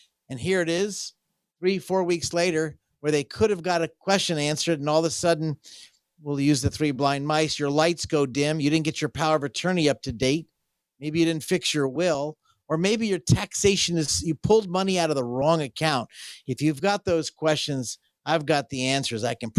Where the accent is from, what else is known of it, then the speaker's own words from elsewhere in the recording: Jacksonville, Florida, United States; We grew up in Jacksonville, Florida, and he could sit around the campfire, shoot the breeze, and then go work out every day.